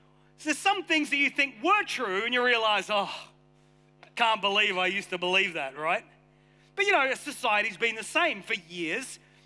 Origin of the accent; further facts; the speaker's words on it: Australia; also born or lived in England; I'm English born, Australian raised.